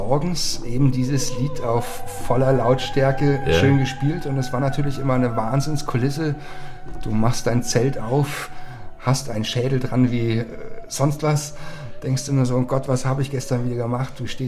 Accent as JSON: {"language": "German", "region": "Bavaria", "country": "Germany", "said": "Bei uns in Bayern ist es leider noch so, dass es sehr, sehr vernachlässigt wird."}